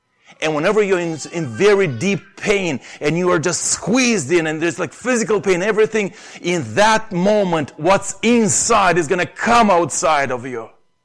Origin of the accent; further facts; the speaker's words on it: Romania; accent: Romanian; English is a second language; So nobody, like even the accent, I mean, you never would doubt that I'm a Romanian, right? By my accent.